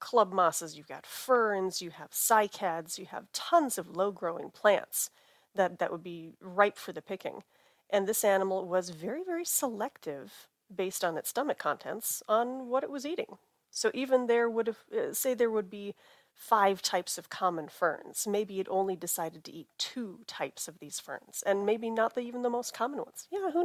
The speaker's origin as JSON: {"language": "English", "town": "Fargo-Moorhead", "country": "United States", "tie": "born or raised there", "said": "I grew up in the Fargo-Moorhead area, which is in the middle of the Red River Valley, and it is a terrible, terrible place to look for fossils."}